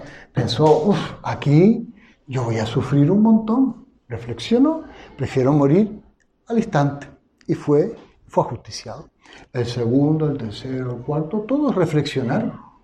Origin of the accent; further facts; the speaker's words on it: Canary Islands, Spain; Como somos los canarios.